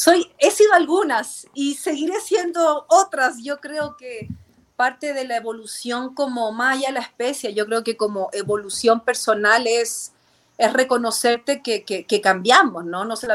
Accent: Chile; moved away as an adult; me presento primero mi nombre y mi apellido, que así me puso mi mamá y mi papá. Soy chilena, vivo hace 19 años fuera de Chile, me fui a los 20 y no he regresado a vivir en todos estos años. Yo ya tengo 37 años

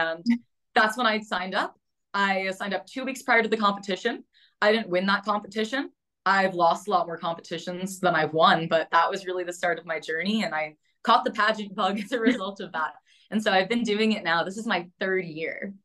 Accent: Brooklyn, New York, United States; born there; now in Prescott, United States; I was born in Brooklyn, New York. I'm originally from New York. So I'm always a New York girl, but I really, really do fully consider myself an Arizona transplant.

